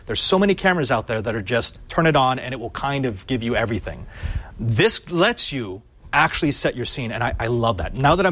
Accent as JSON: {"language": "English", "country": "Philippines", "said": "And by the way, you can tell I'm Filipino because I still have the plastic on it."}